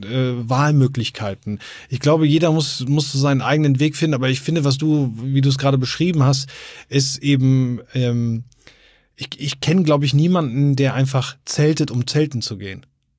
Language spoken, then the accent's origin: German; Rhineland, Germany; now in Hamburg, Germany; ich komme ja ursprünglich aus dem Rheinland